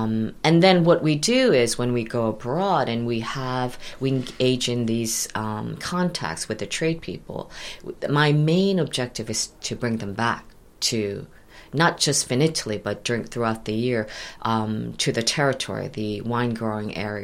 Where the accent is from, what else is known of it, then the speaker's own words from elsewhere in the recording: New York City, New York, United States; also born or lived in Korea; Yes, I was born in Korea, and I grew up in New York City.